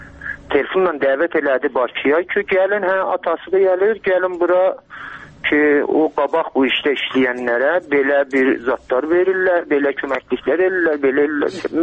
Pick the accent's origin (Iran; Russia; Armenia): Iran; çünki İran pasportu ilə gedib gəlirik biz, İranlıyıq əsasən.